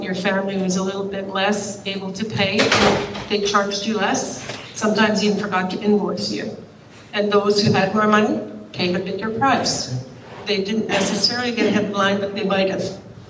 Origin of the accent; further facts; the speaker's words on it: Kitchener, Ontario, Canada; but I grew up in Kitchener. There were free clinics every week.